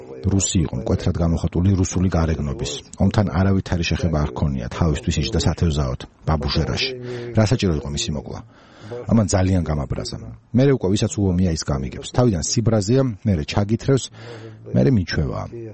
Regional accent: Sukhumi, Abkhazia, Georgia; also born or lived in Gulripshi; ძირძველი სოხუმელი ვარ. სოხუმში დავიბადე. გულრიფში უცხოვრობდი. გულრიფში შოთა რუსთაველის სახელობის სკოლა დაამთავრე.

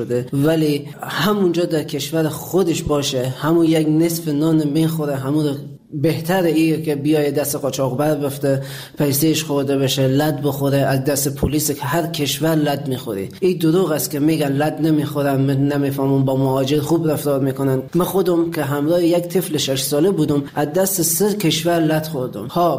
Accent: Afghanistan; moved away; حدود 3.5-4 سال میشه از افغانستان آمدم بیرون.

